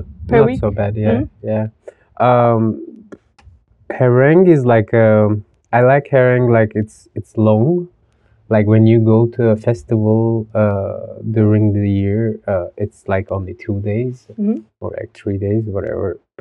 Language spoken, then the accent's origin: English; Izmir, İzmir, Turkey; English is a second language; now in Istanbul, Turkey; I'm from Izmir, which is like the third biggest town of Turkey. But I live in Istanbul. It's been 12 years I live in Istanbul.